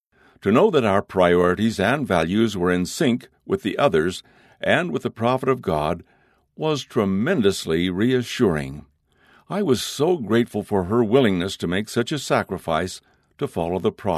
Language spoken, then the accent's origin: English; Canada; Shelley and I grew up in Canada, several hundred miles apart